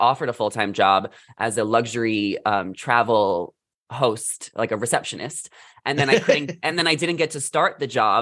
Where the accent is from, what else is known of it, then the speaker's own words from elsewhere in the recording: New York, United States; moved away as an adult; now in Los Angeles, United States; I'm from New York. I went to college in New Jersey. So I moved here at 22, right after college.